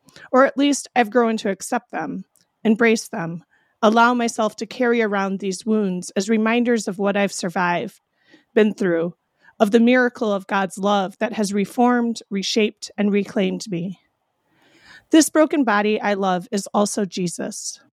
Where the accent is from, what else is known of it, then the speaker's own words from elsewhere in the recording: Iowa, United States; I found out that my parents decided to sell the farm that I grew up on in Iowa.